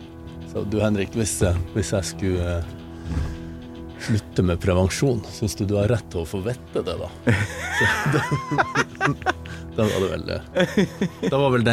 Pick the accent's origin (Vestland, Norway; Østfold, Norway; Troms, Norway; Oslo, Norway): Troms, Norway; Målselv; also born or lived in Harstad; Jeg ble født i Harstad, men så flyttet jeg til Målselv når jeg var en måned.